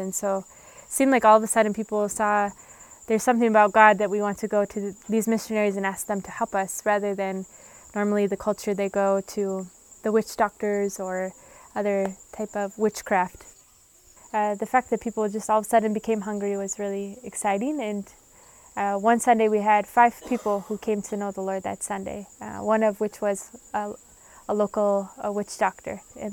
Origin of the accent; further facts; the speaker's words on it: St. Paul, Minnesota, United States; I'm from St. Paul, Minnesota.